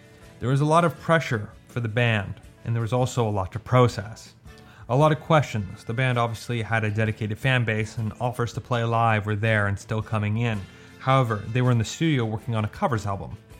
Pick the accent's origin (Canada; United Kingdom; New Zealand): Canada; I'm Canadian, but I don't speak French that well